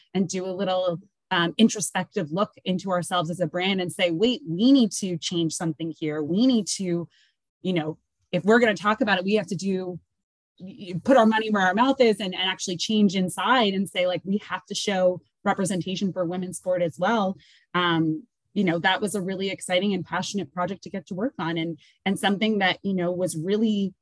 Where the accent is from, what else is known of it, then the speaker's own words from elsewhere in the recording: Canada; And obviously being Canadian, we had to make sure we had English and French spokespeople.